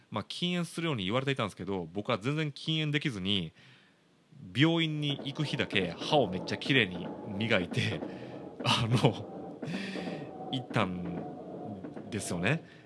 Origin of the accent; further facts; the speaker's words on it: Shiga, Japan; now in Kobe, Japan; ちなみに滋賀県、僕の実家のある滋賀県は水道水あんまり温度変わらないですよ